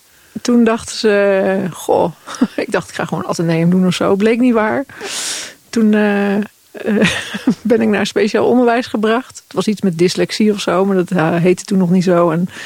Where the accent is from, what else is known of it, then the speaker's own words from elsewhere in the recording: Tholen, Zeeland, Netherlands; Ja, dus ik ben gewoon opgegroeid in Tolen en ging de brug over toen de brugklas aanbrak.